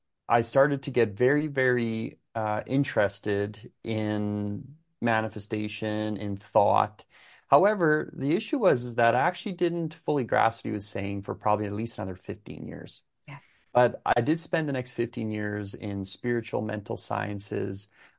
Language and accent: English; Ireland; now in Canada; We're from Ireland originally. Yeah, we live in Canada now, but we are Irish.